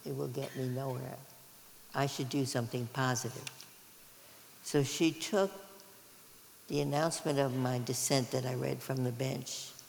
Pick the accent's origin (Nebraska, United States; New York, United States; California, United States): New York, United States; Brooklyn; We were both born and bred in Brooklyn, New York.